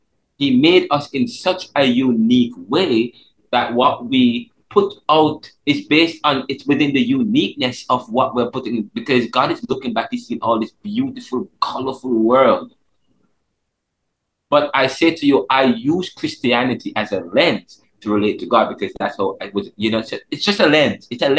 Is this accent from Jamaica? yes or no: yes; Jamaica; Because growing up in Jamaica as a child, I always looked down upon Afro-Caribbean traditions.